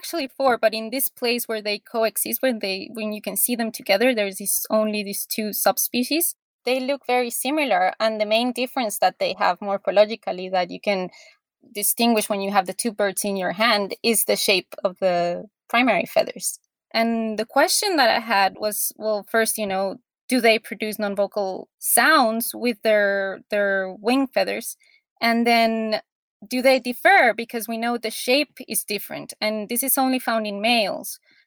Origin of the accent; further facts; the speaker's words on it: Colombia; my home country, which is Colombia